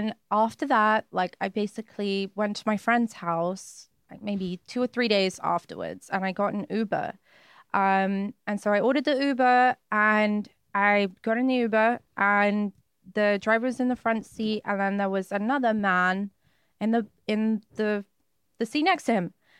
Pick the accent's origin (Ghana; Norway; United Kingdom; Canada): United Kingdom; now in United States; I'm trying very hard to actually sound a little bit more British because I don't spend any time with British people.